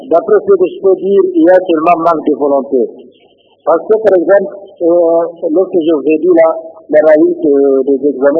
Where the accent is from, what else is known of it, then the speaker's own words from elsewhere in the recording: Bukavu, South Kivu, DR Congo; ici chez nous à Bukavu